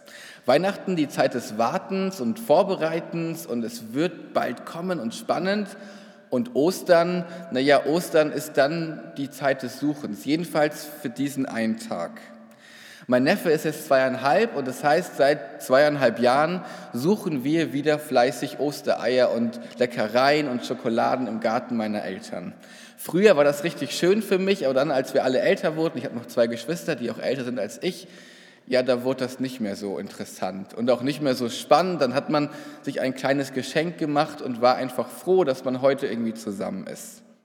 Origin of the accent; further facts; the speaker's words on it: Rhineland, Germany; Ich komme aus dem Rheinland, aus der Christusgemeinde Siegburg